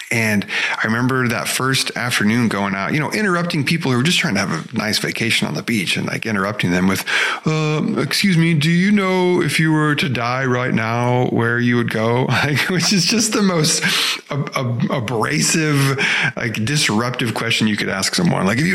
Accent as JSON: {"language": "English", "town": "Albany", "region": "Oregon", "country": "United States", "tie": "born or raised there", "said": "So I grew up in Oregon, a small town called Albany, Oregon, about 40,000 people or so. And I was the middle child of three boys."}